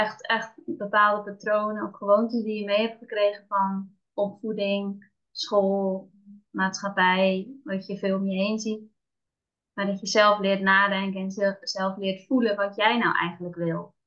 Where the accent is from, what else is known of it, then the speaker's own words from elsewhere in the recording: Zeeland, Netherlands; Ik ben Zeeuwse, zeg ik er altijd bij. Ik kom uit Zeeland. 42 jaar.